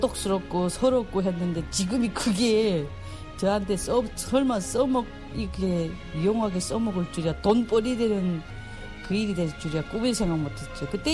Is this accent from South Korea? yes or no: no; Chongjin, North Hamgyong, North Korea; moved away; 내 고향이 한경북도 청진이 나오더라고요. 진짜 내 살던 청진은 좋은 곳이었어요. 예, 바다가 끼어 있고 국경이 중국 국경, 러시아 국경이 다 끼어 있거든요.